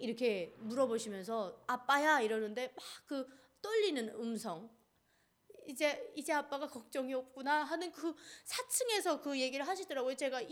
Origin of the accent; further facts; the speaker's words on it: Kanggye, North Pyongan, North Korea; now in South Korea; 어디서 왔냐 또 물어보길래 평안북도 강계라고 하십니까 하니까